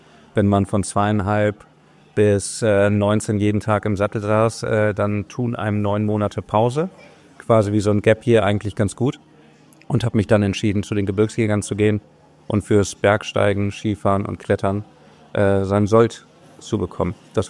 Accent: North Rhine-Westphalia, Germany; Ich komme aus Münsterland, bin mit Pferden aufgewachsen. Also wir sind aufs Land gezogen, als ich 2,5 war.

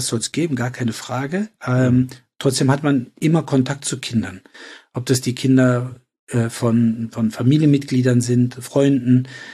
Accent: Cologne, North Rhine-Westphalia, Germany; born or raised there

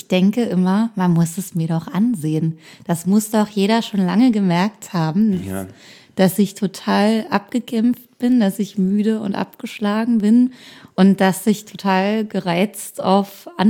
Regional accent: Brandenburg, Germany; Ich komme aus einer Kleinstadt aus der Nähe von Berlin.

